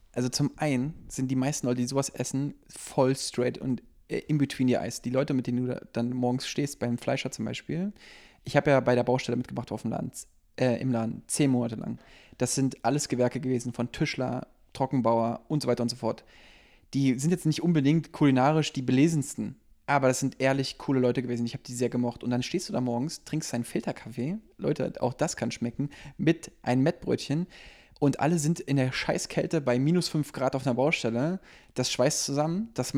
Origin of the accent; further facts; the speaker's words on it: East Germany, Germany; Ich stehe auf Ostsemmeln. Ey, ich bin Ossi, Mann.